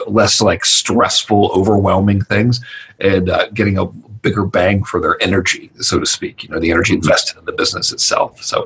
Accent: Georgia, United States; So what it means basically in normal redneck terminology, I'm from Georgia

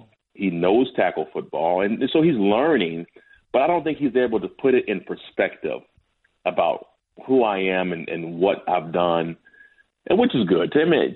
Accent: San Diego, California, United States; I grew up in San Diego, and I was a huge Chargers fan.

